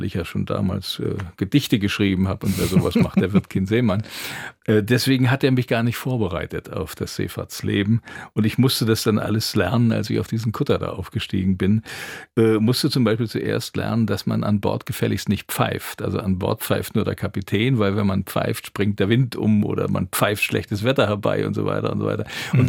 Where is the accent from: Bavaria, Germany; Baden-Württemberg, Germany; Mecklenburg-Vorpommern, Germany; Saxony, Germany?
Mecklenburg-Vorpommern, Germany; Sassnitz; also vor allem bei uns in Sassnitz war es ja so, da fuhr ja auch die Schwedenfähre. Mhm. Und zweimal am Tag sahen wir die abfahren und kommen. Und man lebte schon ein bisschen wie in einer Grenzstadt